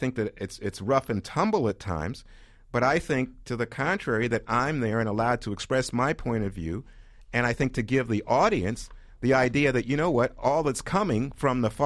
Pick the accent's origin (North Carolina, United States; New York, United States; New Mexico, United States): New York, United States; Brooklyn; Yeah, I grew up in Brooklyn. I read tabloids.